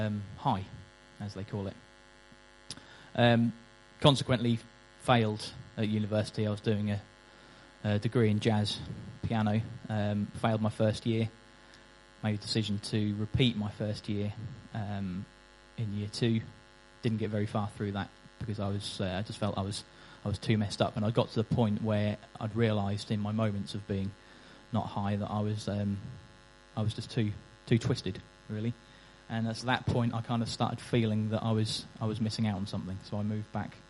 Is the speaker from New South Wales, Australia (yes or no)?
yes; Goulburn, New South Wales, Australia; Actually, that's a lie, I wasn't born in Goulston. I was brought up in Goulston.